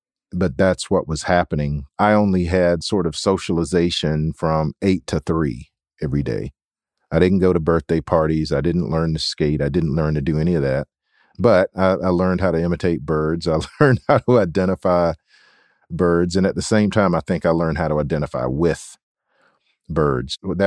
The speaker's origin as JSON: {"language": "English", "region": "South Carolina", "country": "United States", "tie": "born or raised there", "said": "Billy, I grew up in Edgefield County, South Carolina. It's a county hugging the Savannah River, and right across the river to the west is Augusta, Georgia."}